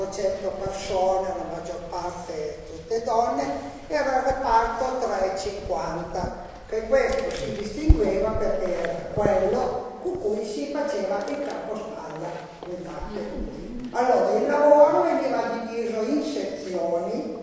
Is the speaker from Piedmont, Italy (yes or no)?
yes; San Damiano, Piedmont, Italy; sono di San Damiano, poi qualcuno mi conoscerà del paese